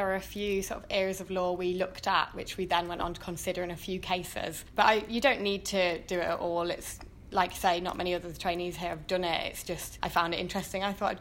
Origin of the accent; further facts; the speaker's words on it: Nottingham, East Midlands, United Kingdom; So myself, I grew up down in Nottingham